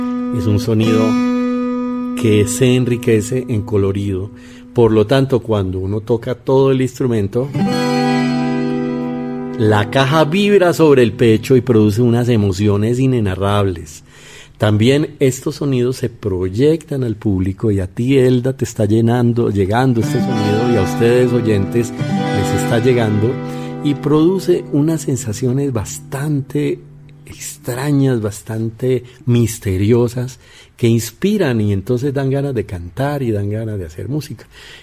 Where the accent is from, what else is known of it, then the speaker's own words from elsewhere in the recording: Andes, Venezuela; como yo no soy llanero, sino bayuno, yo soy andino, entonces este joropo cantado por un andino suena muy distinto de lo que le puede sonar a un llanero